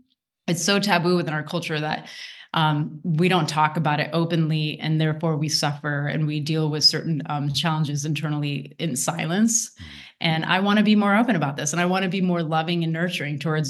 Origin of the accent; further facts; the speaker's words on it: United States; I'm South Asian, I'm Indian. Although I've been born and raised here in the US, my family comes from Mumbai.